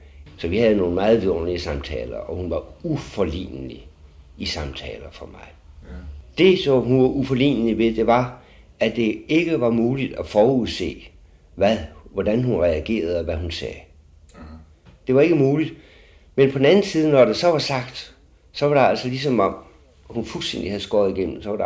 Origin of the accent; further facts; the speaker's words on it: Aarhus, Central Denmark Region, Denmark; Jeg var aarhusianer.